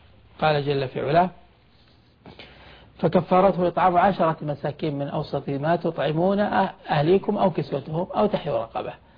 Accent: Saudi Arabia; يعني مثلا عندنا في السعودية الرز

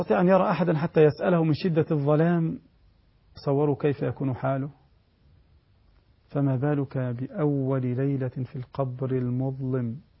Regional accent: Egypt; والحمد لله عندنا في مصر يا أختنا كثير من الأخوات يحفظن القرآن

